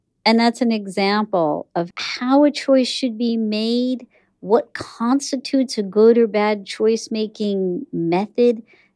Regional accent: India; And I, you know, as an Indian, I grew up with tea that had sugar.

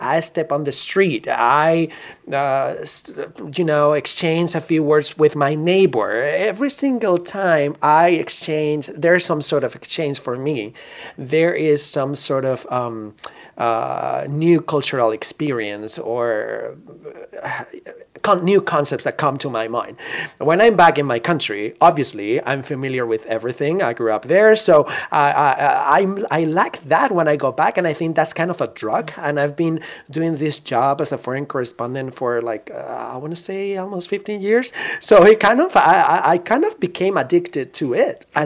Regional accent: Barcelona, Catalonia, Spain; I'm originally from Barcelona, Spain.

